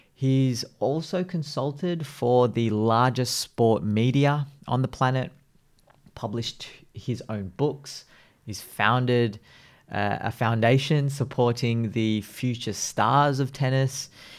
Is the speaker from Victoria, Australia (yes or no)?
no; Sydney, New South Wales, Australia; Well, I'm from Sydney.